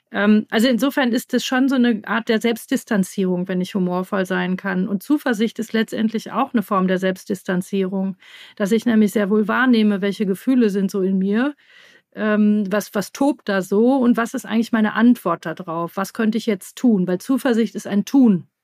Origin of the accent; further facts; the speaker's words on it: Rhineland, Germany; jetzt komme ich auch noch aus dem Rheinland.